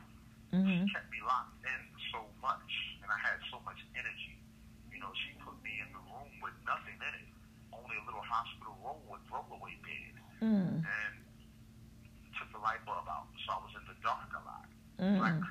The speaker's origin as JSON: {"language": "English", "town": "Philadelphia", "region": "Pennsylvania", "country": "United States", "said": "Like I said, I'm from Philadelphia."}